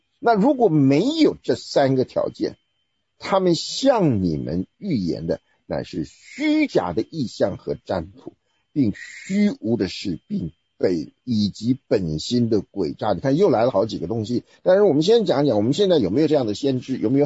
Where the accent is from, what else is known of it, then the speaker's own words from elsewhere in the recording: China; 我们中国人讲的空虚只是一种我的体会